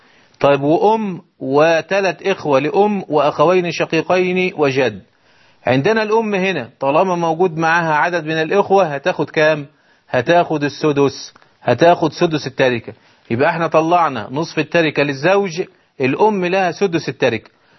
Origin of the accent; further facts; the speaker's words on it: Egypt; فعلى المعمول به عندنا في مصر